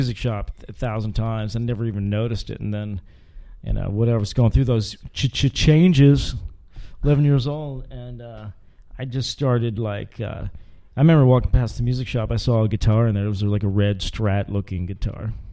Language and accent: English; New Jersey, United States; I was just a kid. I was just a little kid growing up in Jersey, just a little worm.